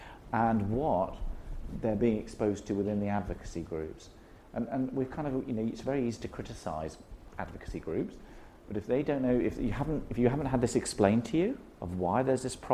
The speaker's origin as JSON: {"language": "English", "country": "Germany", "accent": "German", "second_language": "English", "said": "My German accent's a very good accent. I have to do a very good job. Because we believe we're a strong country."}